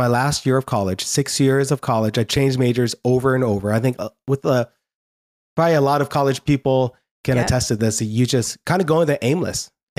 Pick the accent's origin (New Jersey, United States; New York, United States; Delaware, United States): New Jersey, United States; Newark; born there; I'm not leaving America. I'm born in Newark, New Jersey. So I'm Asian in looks, but I'm very American in blood.